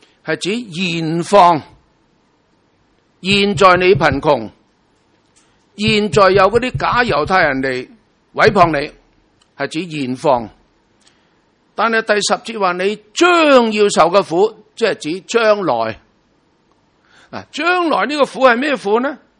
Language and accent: Cantonese; China; 所以我哋中国人呢，尤其是过年系嘛，死死死死，唔好讲啊！